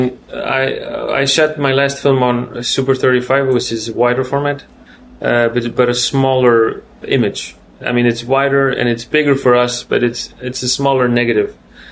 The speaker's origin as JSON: {"language": "English", "country": "Iceland", "tie": "born or raised there", "moved": "as an adult", "lives_now": "Denmark", "said": "I'm sort of between Denmark and Iceland. I'm from Iceland. I grew up there, but I moved to Denmark to study and had my children, and I'm kind of like in between."}